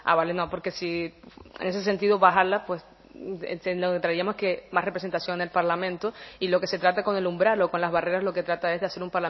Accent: Canary Islands, Spain; somos los canarios quienes tenemos que decidir cómo lo queremos

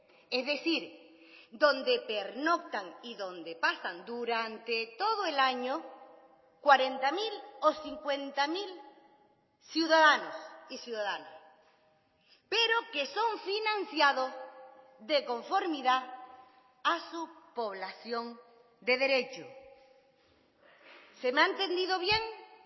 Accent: Canary Islands, Spain; me siento canaria

